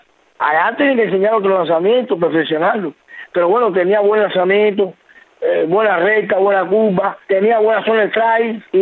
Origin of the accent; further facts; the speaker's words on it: Cuba; como decimos cubanos